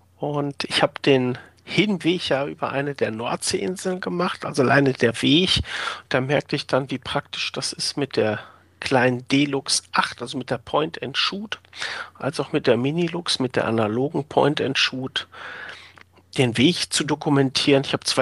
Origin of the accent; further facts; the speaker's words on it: North Rhine-Westphalia, Germany; Quasi auch so sehr viel Kultur, obwohl haben wir bei uns im Pott auch.